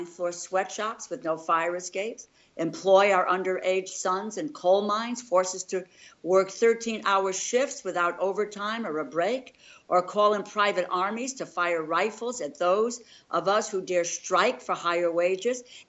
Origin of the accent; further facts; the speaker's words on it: New Haven, Connecticut, United States; Growing up in New Haven, Connecticut, I saw ample evidence all around me of just how vulnerable hardworking people are in the face of corporate indifference.